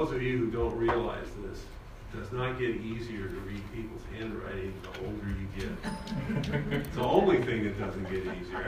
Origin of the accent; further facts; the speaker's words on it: Chalfont, California, United States; I'm from Chalfont, California, and I am the board chair.